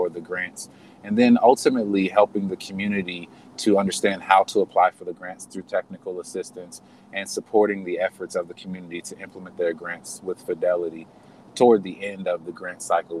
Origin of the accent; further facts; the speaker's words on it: Indianapolis, Indiana, United States; I was transplanted back from Indianapolis. I grew up in Indianapolis and since went to college and was away for about 14 years.